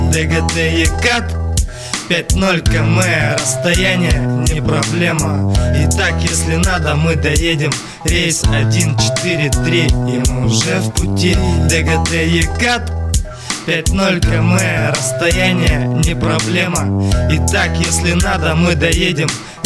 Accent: Degtyarsk, Sverdlovsk Oblast, Russia; Я с 96-го региона, я с Урала.

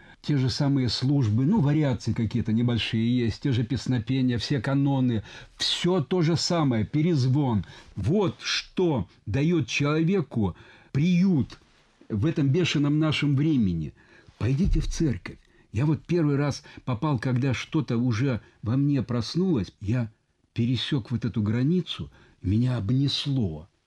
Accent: Siberia, Russia; Я приехал из Сибири, говорю, нас никакой супостат не одолеет. За нами Сибирь.

